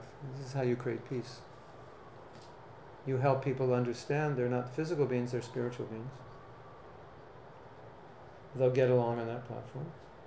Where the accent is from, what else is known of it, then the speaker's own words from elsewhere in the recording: United States; I grew up in America just at the time when there was still apartheid in America in some places.